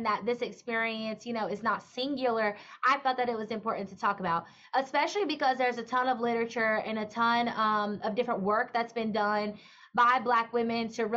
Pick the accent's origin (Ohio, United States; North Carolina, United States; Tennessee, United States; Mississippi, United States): Mississippi, United States; I grew up in Mississippi, and, you know, the prom may have 50 people at it because your high school has, you know, 200 people total and your town has 2,000 people total.